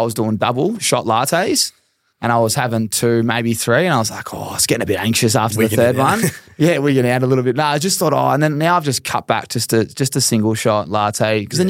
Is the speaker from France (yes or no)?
no; Castlemaine, Victoria, Australia; I'm just from Castlemaine. I'm not you, mate. I'm a lad.